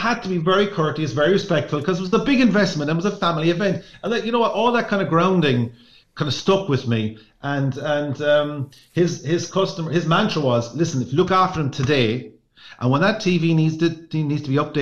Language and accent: English; Ireland; But I still think as Irish people, we like to meet people.